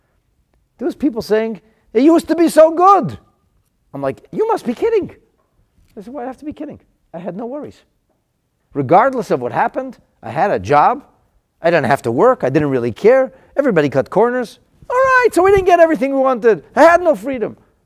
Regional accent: United States; You know, I'm a kid. I grew up in the United States.

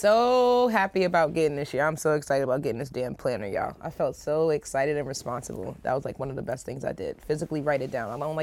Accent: New York, United States; But, like, I'm from New York.

